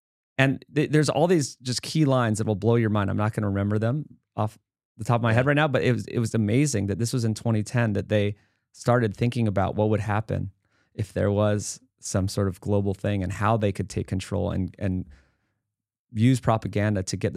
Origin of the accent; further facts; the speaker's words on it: Hawaii, United States; Back home in Hawaii, I was born and raised on Oahu